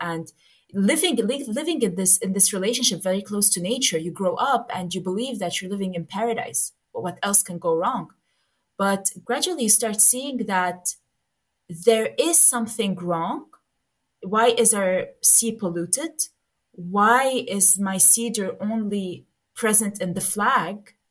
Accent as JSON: {"language": "English", "town": "Beirut", "region": "Beirut Governorate", "country": "Lebanon", "tie": "born or raised there", "said": "I mean, growing up in Beirut, studying at the American University was for me like a way to look beyond this horizon"}